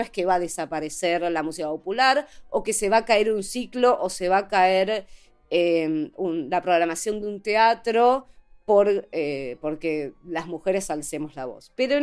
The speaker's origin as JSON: {"language": "Spanish", "country": "Argentina", "said": "nosotras como compositoras argentinas, y calculo que en Latinoamérica también"}